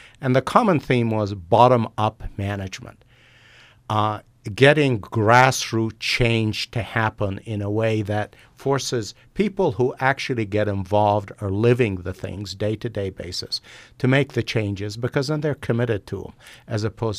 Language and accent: English; Iraq; now in Oro Valley, United States; I moved to Oro Valley in 2003. And in 2004, we had just occupied Iraq, and I'm originally from Iraq.